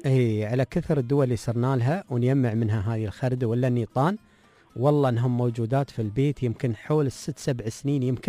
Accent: United Arab Emirates; عندنا في الإمارات

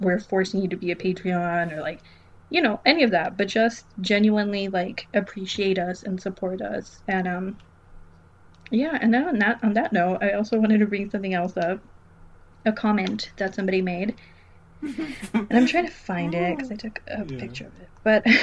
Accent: El Paso, Texas, United States; Even though I'm from fucking, like, the border and I'm from El Paso and whatever, I am a fucking Valley girl.

